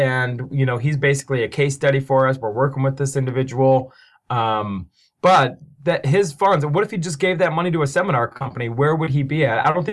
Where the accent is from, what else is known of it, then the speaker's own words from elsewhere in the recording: Cleveland, Ohio, United States; I'm allowed to say this because I'm born and raised in Cleveland. I'm a diehard Browns fan.